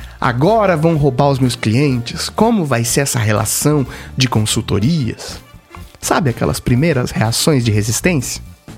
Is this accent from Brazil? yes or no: yes; Brazil; parecidos com nós mesmos, nascidos e criados no Brasil